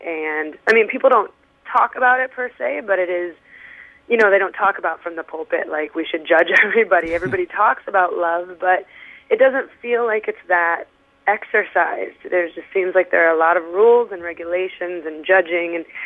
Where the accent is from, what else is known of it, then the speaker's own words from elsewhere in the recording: Detroit, Michigan, United States; I'm from Detroit, so I grew up with gospel music, so I think there's a little bit of gospel, you know, in that song as well.